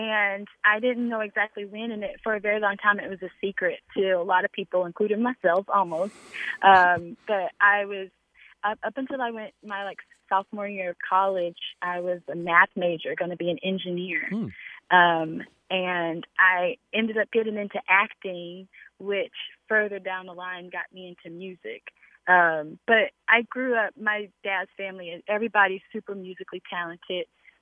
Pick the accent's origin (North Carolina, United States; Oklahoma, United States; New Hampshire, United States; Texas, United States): North Carolina, United States; Greensboro; now in Wilkes, United States; I'm originally from Greensboro, but I've spent a lot of time, I live in Wilkes now